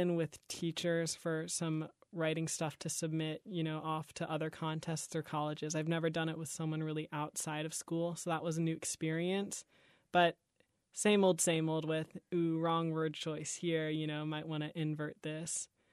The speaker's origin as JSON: {"language": "English", "town": "Orlando", "region": "Florida", "country": "United States", "tie": "born or raised there", "said": "Growing up in Orlando, you know, I've always been to Disney"}